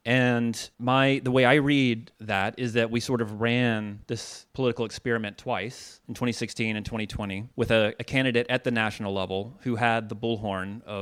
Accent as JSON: {"language": "English", "town": "Chicago", "region": "Illinois", "country": "United States", "said": "You know, I'm from Chicago, and I work within the community organizing tradition out there"}